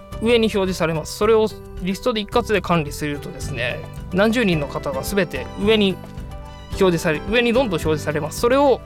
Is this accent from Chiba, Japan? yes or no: no; Kanagawa, Japan; まあ本当は神奈川出身なんですけど